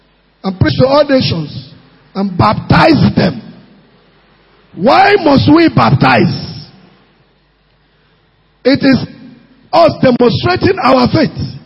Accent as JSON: {"language": "English", "country": "Nigeria", "said": "I came from Nigeria."}